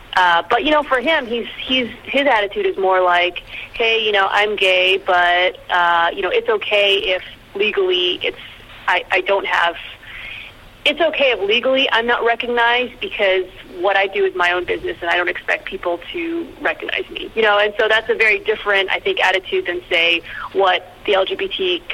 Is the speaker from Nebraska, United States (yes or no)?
no; San Francisco, California, United States; we're from San Francisco. I mean, our lives, you know, are golden.